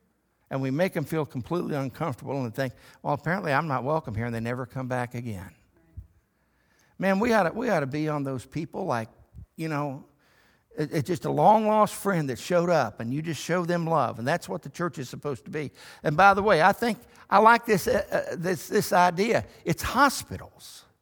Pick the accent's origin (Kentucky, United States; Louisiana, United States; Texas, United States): Texas, United States; Now, I'm a Texan, and I understand what it means to spur.